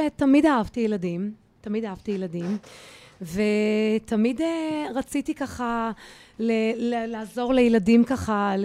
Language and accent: Hebrew; Jerusalem, Jerusalem District, Israel; moved away as an adult; now in Tel Aviv, Israel; ירושלמית שפגשה תל אביבי, והיגרה מהר לעיר הגדולה. בגיל 23 כבר הייתי פה בתל אביב.